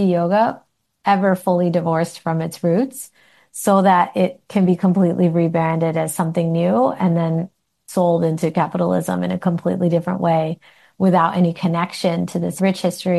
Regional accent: Detroit, Michigan, United States; born there; When I was born in Detroit, and my parents had immigrated from India, from Gujarat, at various years in the late 60s and early 70s. And then I was born in the early 80s. And I grew up in a Hindu household.

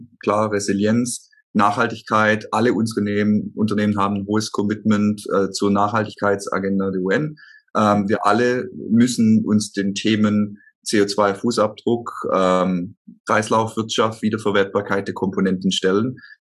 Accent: Stuttgart, Baden-Württemberg, Germany; Wenn man aufwächst in Stuttgart, ne, dann kommt man, glaube ich, schlecht eigentlich um die Automobilisten und Zulieferer drumherum.

